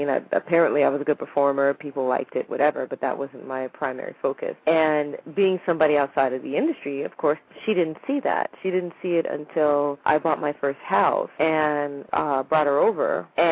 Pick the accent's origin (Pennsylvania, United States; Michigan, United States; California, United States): California, United States; Van Nuys; also born or lived in Hawaii; Well, I left Hawaii, which most of my classmates didn't do. And so I grew up in Van Nuys, and I saw my classmates every day.